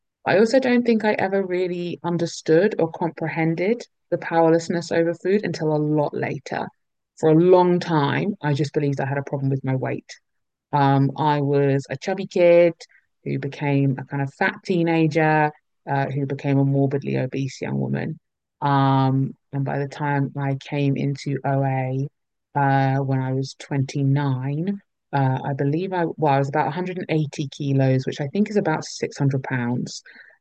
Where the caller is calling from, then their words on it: London, United Kingdom; As mentioned, I am dialing in from London in the UK.